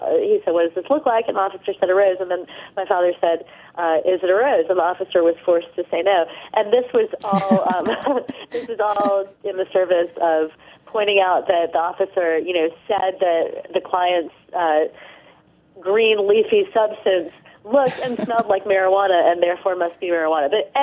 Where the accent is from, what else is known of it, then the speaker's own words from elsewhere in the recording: North Carolina, United States; I come from North Carolina originally, where there's a huge store put on kind of politeness and etiquette.